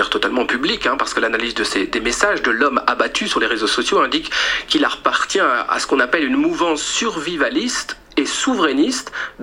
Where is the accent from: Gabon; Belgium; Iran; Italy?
Belgium; est-ce que c'est la preuve que la menace extrémiste de droite augmente chez nous en Belgique?